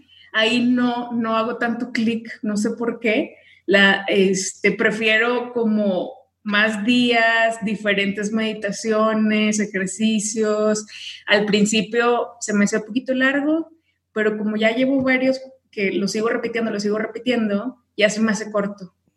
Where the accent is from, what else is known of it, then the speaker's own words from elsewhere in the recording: Tamaulipas, Mexico; now in Mexico City, Mexico; vivo en Ciudad de México, pero soy de Tamaulipas, tengo ya 7 años viviendo acá, y bueno, sí es un cambio de ciudad y de todo, ¿no? Del norte a la Ciudad de México.